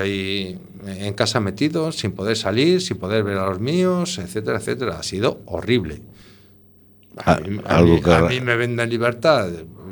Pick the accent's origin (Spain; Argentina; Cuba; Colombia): Spain; Madrid, Community of Madrid; Yo soy de Aluche